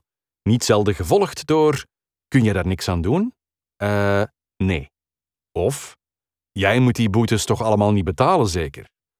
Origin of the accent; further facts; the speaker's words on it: Ledenberg, Flanders, Belgium; Een Engels klinkende naam, maar toch ben ik geboren en getogen Belg. Ik groeide op in Ledenberg en ben zo Gents als Waterzooi, Mastelle of Cuberdons. Mijn grootvader was een Canadees uit Edmonton, Alberta.